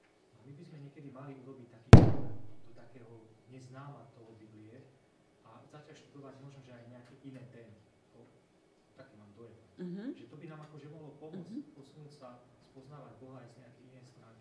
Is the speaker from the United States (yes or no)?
yes; California, United States; Slovak is a second language; A prišla som učiť angličtinu, ja som z Kalifornie.